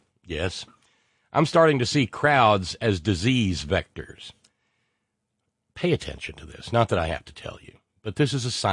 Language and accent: English; Seattle, Washington, United States; Seattle is my hometown.